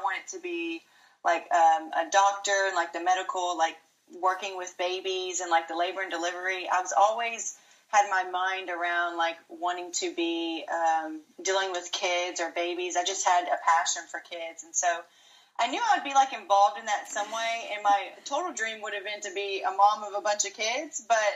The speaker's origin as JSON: {"language": "English", "region": "Louisiana", "country": "United States", "lives_now": "League City, United States", "said": "we're from Louisiana originally, but we live here in Houston, Texas, and, well, South Houston, so League City."}